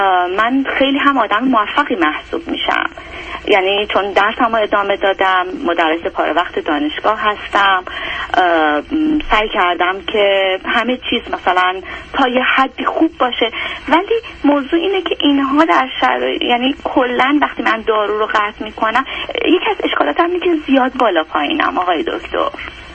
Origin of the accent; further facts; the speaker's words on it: Khuzestan, Iran; من تمام 8 سال جنگ رو در خوزستان بودم